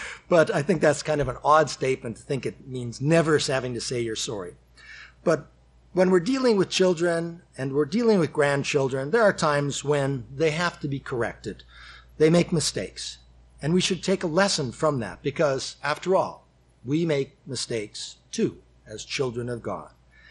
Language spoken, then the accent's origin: English; Western Canada, Canada; It was a good friend that I grew up with back in Western Canada.